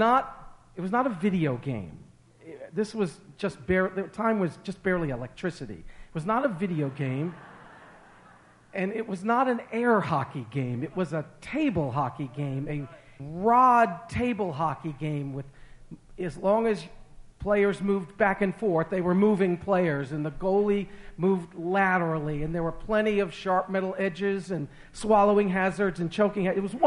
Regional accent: United States; because we're American. We don't do the Christmas Eve open one thing.

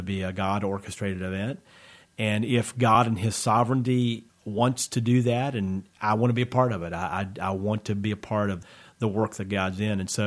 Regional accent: Harrisonburg, Virginia, United States; we did an event here in Harrisonburg. So it was kind of neat to come back to my hometown and do something there.

